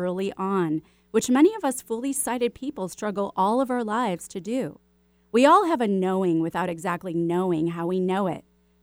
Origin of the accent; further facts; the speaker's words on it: Chicago, Illinois, United States; because you're a fellow Chicagoan.